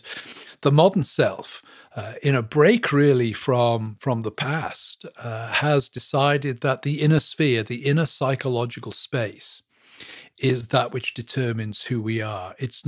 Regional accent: England, United Kingdom; moved away as an adult; now in United States; Obviously, from my accent, you can tell that I'm not from stateside. I was born and brought up in England, moved here in 2001 to teach at a seminary.

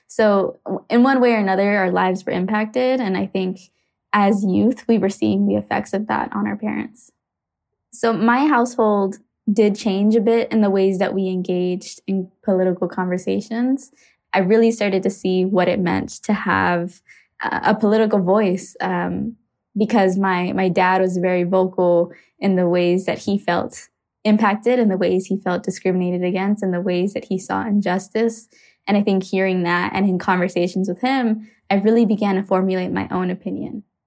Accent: Arizona, United States; I grew up in a Guatemalan and Mexican household. So I think because I grew up in Arizona during a really interesting time, specifically during SB 1070

